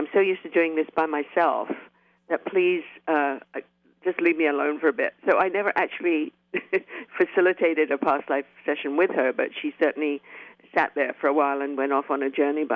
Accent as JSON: {"language": "English", "region": "England", "country": "United Kingdom", "tie": "born or raised there", "moved": "as an adult", "lives_now": "Canada", "said": "I started off as a journalist in England and then came to Canada and was a journalist. But growing up in England"}